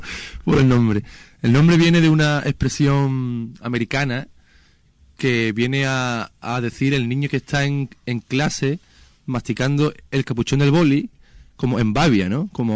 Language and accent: Spanish; Marchena, Andalusia, Spain; Somos de Marchena, que es un grupo de... Es un pueblo de Sevilla. Pero vamos, sí, venimos de Sevilla.